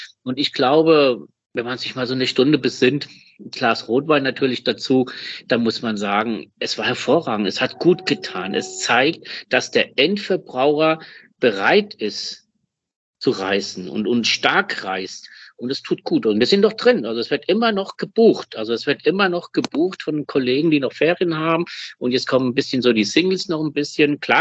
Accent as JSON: {"language": "German", "country": "Germany", "tie": "born or raised there", "also_born_or_lived": "Spain", "said": "ich bin ja sehr deutsch-spanisch, spanisch-deutsch, also das kann man da so nennen, wie man will. Ich bin in Spanien geboren, in Deutschland aufgewachsen."}